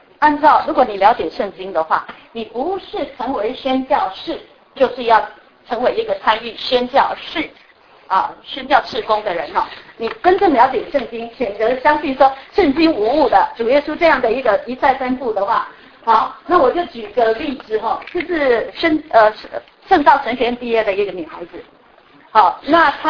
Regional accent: China; 现在我们中国人因着一带一路的一个关系

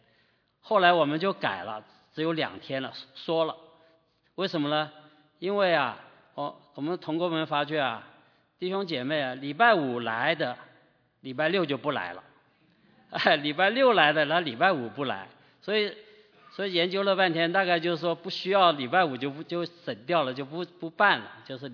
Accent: Taiwan; also born or lived in Nanjing, China; 我的父亲是安徽人，我母亲是南京人，我是在南京出生啊，两岁到台湾去的啊，所以你们可以大概知道我的年纪啊，所以1947年出生。1949年啊，到台湾去，在台湾成长啊，受教育啊。

